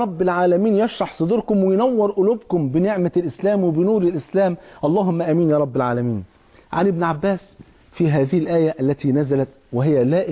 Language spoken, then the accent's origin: Arabic; Egypt; واجبنا كمصريين واجبنا كمسلمين وكأهل كتاب